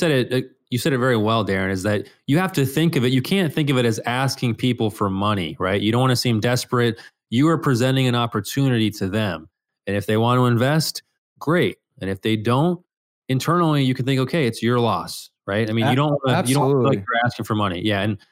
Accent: Phoenix, Arizona, United States; also born or lived in Colorado Springs; So I was born in Phoenix. And then a few months after I was born, we moved to Colorado Springs.

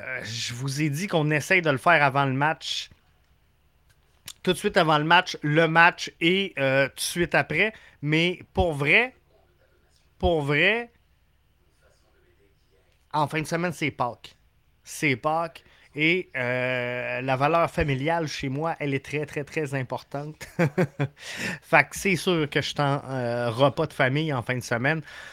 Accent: Quebec City, Quebec, Canada; Même si je viens de Québec, même si j'ai un attachement profond envers la vieille capitale

